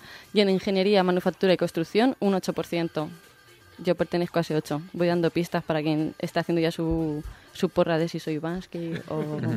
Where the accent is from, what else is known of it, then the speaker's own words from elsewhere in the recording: Valencia, Valencian Community, Spain; porque soy de aquí de Valencia, por eso digo UNESCO.